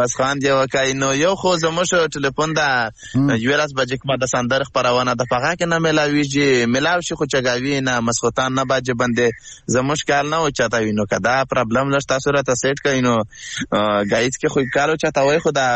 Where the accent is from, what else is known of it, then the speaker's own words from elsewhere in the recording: Khyber Pakhtunkhwa, Pakistan; now in Afghanistan; موږ د وزیرستان ډیپیز یو کنه. نو هغه موږ چې کډوال شو د وزیرستان افغانستان ته، بیا دلته راغلو